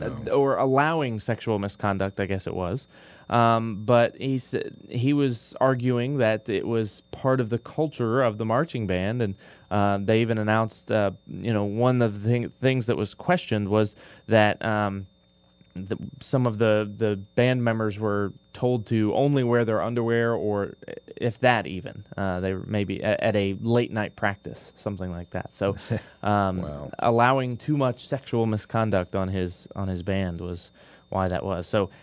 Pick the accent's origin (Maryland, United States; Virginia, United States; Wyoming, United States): Virginia, United States; Machipongo; My hometown is Machapongo.